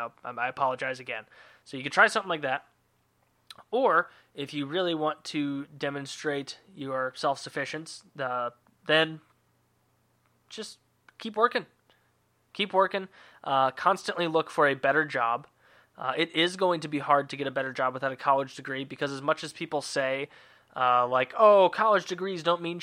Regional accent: United States; now in Edmonton, Canada; Also, I'm an American living in Edmonton, so I cheer for the Oilers

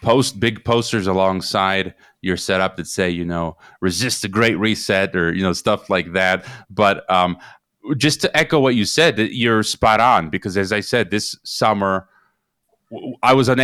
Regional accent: Croatia; So we're walking around Roman ruins, my hometown in Croatia, and.

